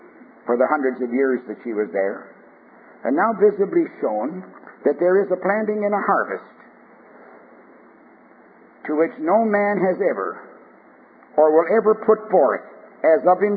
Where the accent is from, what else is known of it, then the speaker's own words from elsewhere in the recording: Canada; born there; I'm a Canadian by birth.